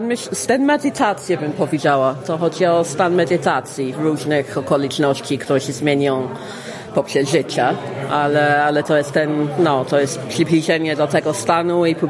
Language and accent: Polish; England, United Kingdom; also born or lived in Poland; now in Scotland, United Kingdom; W Szkocji jestem chyba już 8 lat. Pochodzę pierwotnie z Anglii. Tak się wydarzyło, że spędziłam 20 lat w Polsce. I wróciłam tutaj dwójkę dzieci.